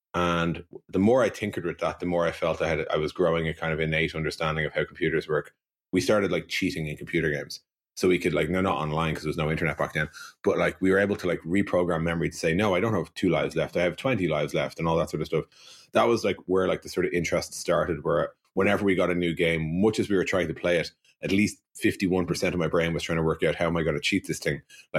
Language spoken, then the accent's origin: English; Dublin, Leinster, Ireland; I grew up in Dublin in the 1980s.